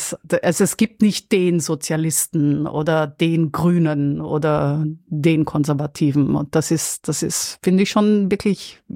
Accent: Austria; now in Berlin, Germany; ich bin ja als Freie hingegangen, dann auch noch als Ösi.

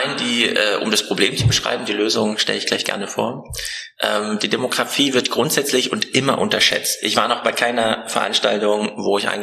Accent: Erfurt, Thuringia, Germany; Jetzt bin ich heute in Erfurt, hier unter den Betriebsärzten, und das ist auch meine Heimat.

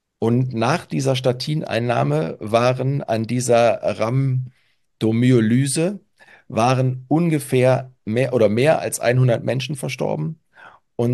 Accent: Cologne, North Rhine-Westphalia, Germany; wir kommen hier beide aus Köln

